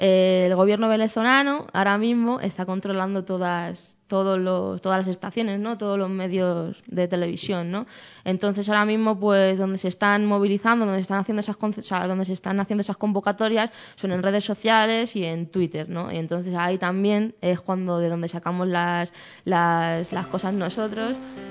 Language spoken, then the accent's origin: Spanish; Alcorcón, Community of Madrid, Spain; Pues que somos de Alcorcón, es normal que estemos en nuestro barrio, ¿no?